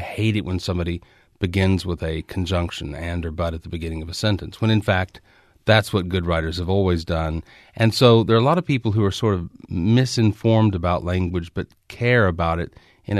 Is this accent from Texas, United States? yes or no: yes; Canyon, Texas, United States; you know, I grew up in West Texas. I grew up in a college town south of Amarillo. It's called Canyon.